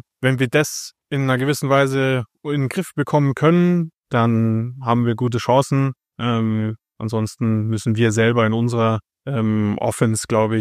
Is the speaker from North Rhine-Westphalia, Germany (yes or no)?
no; Munich, Bavaria, Germany; Ich bin ja in München geboren, immer in Großraum München aufgewachsen.